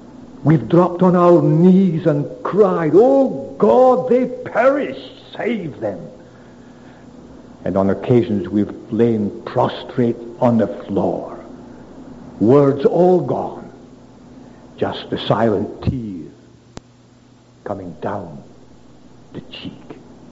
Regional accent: Scotland, United Kingdom; Being a Scot at this time, I couldn't pass without mentioning David Livingstone

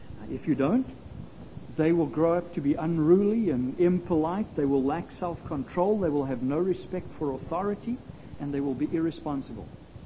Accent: South Africa; My background was that I came originally from South Africa, so that's why there's a little bit of an accent.

